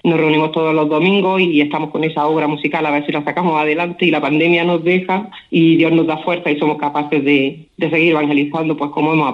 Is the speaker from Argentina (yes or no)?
no; Campotejar, Andalusia, Spain; Yo soy de Campotejar